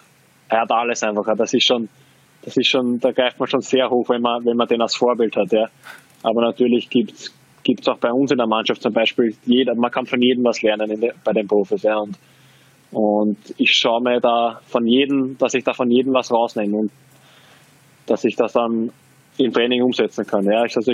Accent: Austria

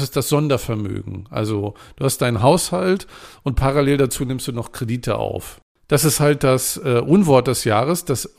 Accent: Northern Germany, Germany; Ich komme ja aus dem Norden, da muss ich auch Plattdeutsch einbringen.

